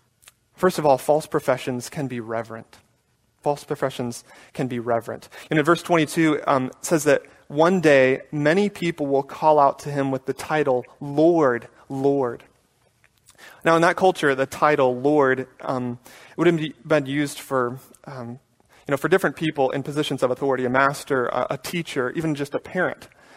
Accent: Atlanta, Georgia, United States; born there; For those of you who know that I was born in Atlanta and that I will always be a Braves fan

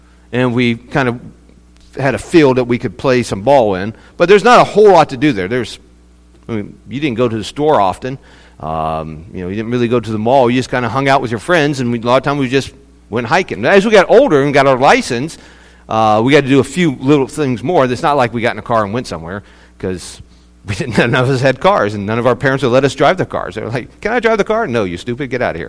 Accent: West Virginia, United States; also born or lived in Ohio / Mississippi; Most of you know I was born in Ohio, but I claim West Virginia because it's West Virginia. That's why I claim it. But that's where I grew up. I lived the first 5 years of my life in Ohio, the second 5 years in Mississippi.

